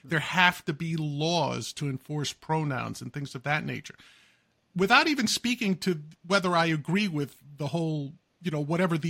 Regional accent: United States; Which as an American, I can't for the life of me

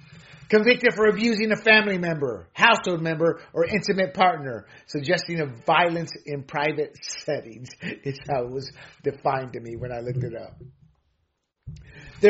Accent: Panama; Hell, in my home country, Noriega, in Panama, he ran through the Catholic Church and hid there.

